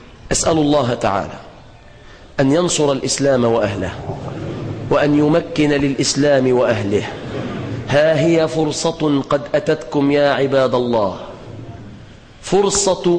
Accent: Egypt

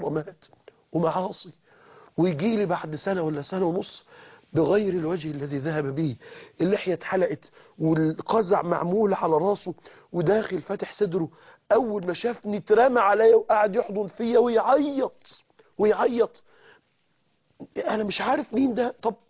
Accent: Mansoura, Dakahlia, Egypt; مغني كان عندنا في المنصورة مشهور جدا في الأفراح الشعبية

